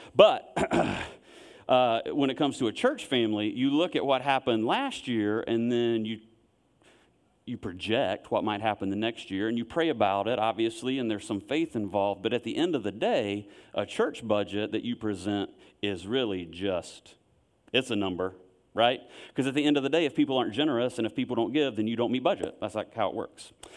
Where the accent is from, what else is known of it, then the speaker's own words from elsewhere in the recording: Wellford, South Carolina, United States; I'm from Welford, born and raised, so the fact that we now have a congregation in Lyman, Duncan, Welford is really nice.